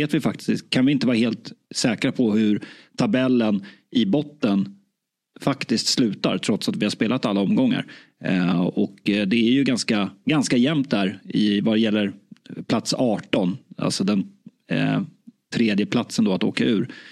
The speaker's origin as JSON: {"language": "Swedish", "country": "Sweden", "said": "Och det är klart som svensk att det hade varit kittlande att se Gyökeres."}